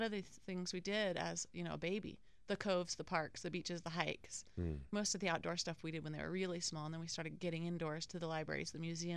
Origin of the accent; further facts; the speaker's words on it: San Luis Obispo, California, United States; born there; I was born in San Luis Obispo